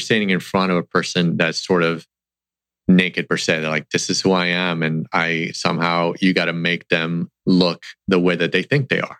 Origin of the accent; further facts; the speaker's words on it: Santo Domingo, Distrito Nacional, Dominican Republic; I grew up in the Dominican Republic. So born and raised in Santo Domingo, we pretty much spent a lot of weekends at the beach by the water.